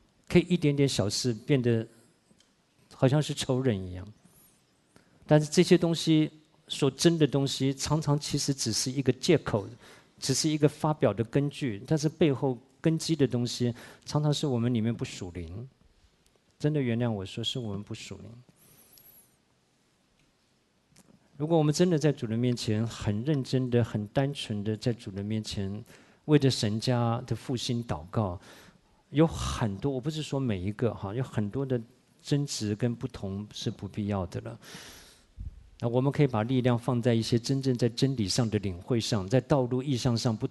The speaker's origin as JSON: {"language": "Chinese", "region": "Shandong", "country": "China", "said": "我说我是山东人"}